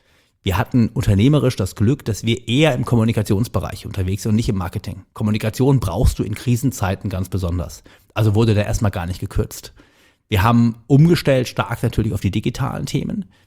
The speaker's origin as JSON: {"language": "German", "town": "Cologne", "region": "North Rhine-Westphalia", "country": "Germany", "tie": "born there", "said": "Ich bin oder? Ja gebürtiger Kölner"}